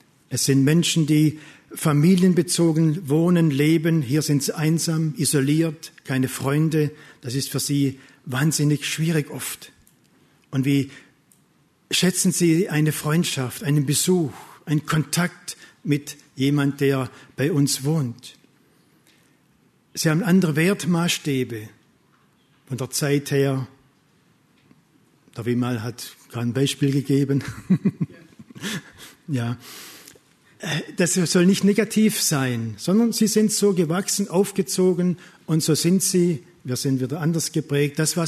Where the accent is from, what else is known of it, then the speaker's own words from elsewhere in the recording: Germany; Wir sind Deutsche mit DMG der Deutschen Missionsgemeinschaft.